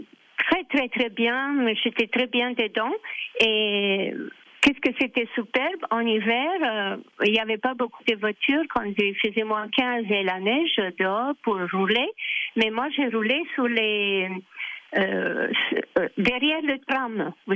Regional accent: Bucharest, Romania; À l'époque, j'habitais à Bucarest, parce que je viens de Bucarest, et en Roumanie

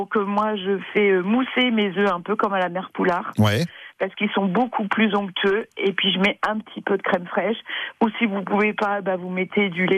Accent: Normandy, France; vous vous souvenez, je suis normande.

